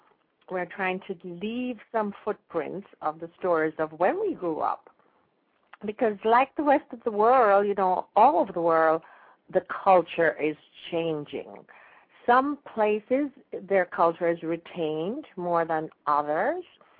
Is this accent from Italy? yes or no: no; Jamaica; when I grew up in Jamaica, I know how it smells